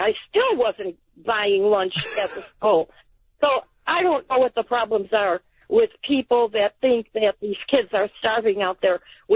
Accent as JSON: {"language": "English", "town": "Chicago", "region": "Illinois", "country": "United States", "tie": "born or raised there", "lives_now": "Lake County, United States", "said": "Well, you know, I grew up in Chicago, and I walked about 10 blocks back and forth every day."}